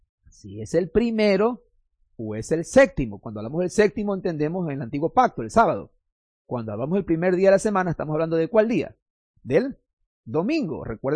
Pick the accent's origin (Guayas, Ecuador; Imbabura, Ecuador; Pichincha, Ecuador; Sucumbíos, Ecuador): Guayas, Ecuador; Guayaquil; como nosotros decimos, como buen guayaquileño, nos sacamos el aire, sudamos la gota gorda